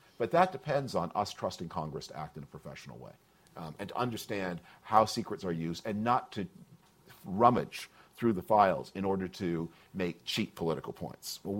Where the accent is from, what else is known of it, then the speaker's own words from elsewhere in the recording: Canada; I grew up in Canada. I still spend a lot of time there